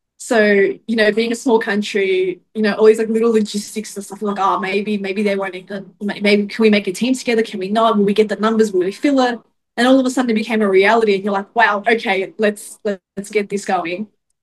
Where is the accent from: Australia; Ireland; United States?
Australia; So I'd already applied for Australia as well, because I'm from Australia.